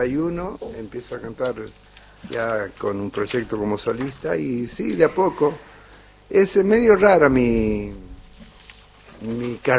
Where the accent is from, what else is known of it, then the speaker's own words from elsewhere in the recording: Santiago del Estero, Argentina; surgí de Santiago. Salí de Santiago, pero empecé a cantar aquí.